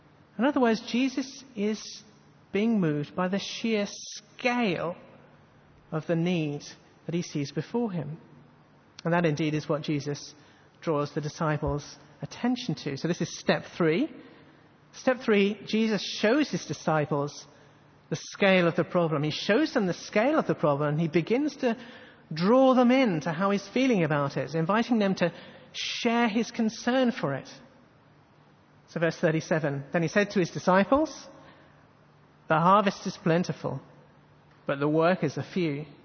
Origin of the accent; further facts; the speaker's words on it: England, United Kingdom; like the way my Australian friends are compassionate towards me as an Englishman when the cricket is on.